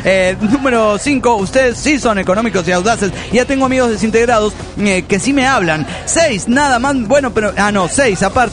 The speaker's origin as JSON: {"language": "Spanish", "town": "Quito", "region": "Pichincha", "country": "Ecuador", "said": "de Quito, Ecuador."}